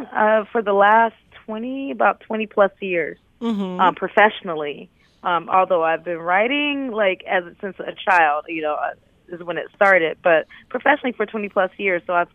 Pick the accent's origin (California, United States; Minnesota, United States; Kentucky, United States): California, United States; Oakland; also born or lived in Birmingham; And so I'm from Oakland, California. I was born in Birmingham, Alabama, but Oakland is the city that raised me.